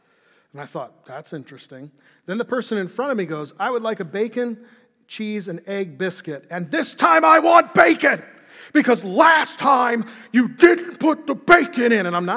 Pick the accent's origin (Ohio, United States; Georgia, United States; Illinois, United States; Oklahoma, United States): Illinois, United States; Chicago; I grew up in Chicago during the era of Dennis Rodman in the Chicago Bulls.